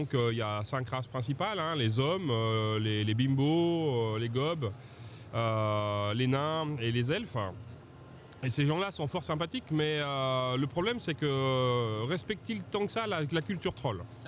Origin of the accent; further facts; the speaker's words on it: France; c'est quelque chose qu'on sent monter depuis quand même malheureusement trop de temps chez nous en France.